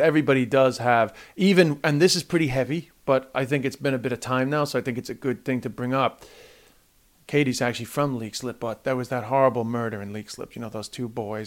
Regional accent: United States; luckily, I guess, because I grew up in the States

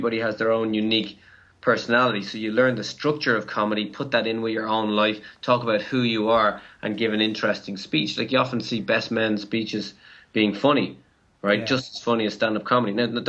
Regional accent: Ireland; And being Irish, growing up in a society where we're told not to stand out

